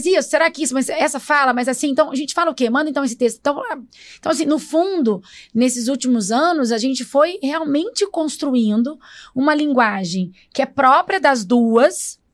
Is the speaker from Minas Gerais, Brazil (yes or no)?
yes; Minas Gerais, Brazil; also born or lived in Rio de Janeiro; eu não deixei de ser mineira. Então, eu fiquei mais poderosa ainda que a carioca, desculpa aí. Eu sou mineira e carioca, entendeu?